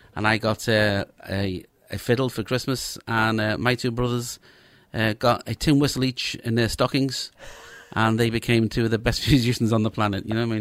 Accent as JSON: {"language": "English", "town": "Liverpool", "region": "North West England", "country": "United Kingdom", "tie": "born there", "said": "I was born in Liverpool, yes. Born into an Irish community. My father is a Roscommon man, kind of Roscommon Island"}